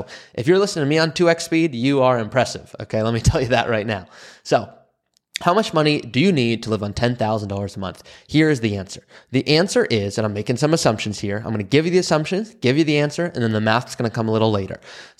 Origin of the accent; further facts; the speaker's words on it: Malibu, California, United States; but I grew up in Malibu, California, very affluent area